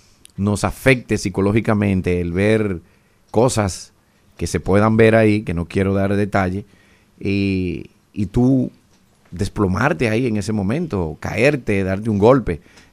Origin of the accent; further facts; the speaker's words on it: Dominican Republic; Y como buen dominicano, hay que decir que cada peje en su agua.